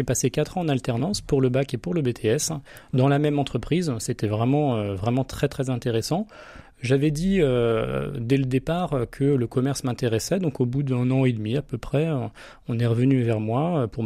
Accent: Hauts-de-France, France; effectivement, j'ai 43 ans, je suis originaire de l'Oise, du sud des Hauts-de-France. J'ai 43 ans

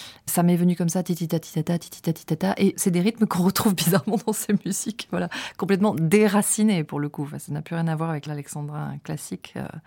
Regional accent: France; born there; now in Paris, France; Je le trouve aussi en France, dans le petit village où je suis née, ou à Paris où j'habite.

